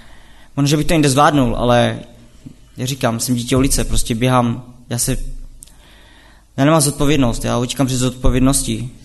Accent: Karviná, Moravian-Silesian Region, Czechia; a jsem z Karviné. No a pocházím z nevěřící rodiny.

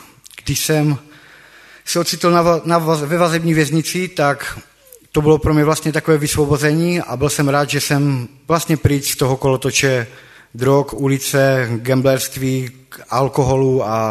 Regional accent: Stará Bělá, Moravian-Silesian Region, Czechia; tam už jsem pár lidí znal, bo jsem ze Staré Běle za nima jezdil do města

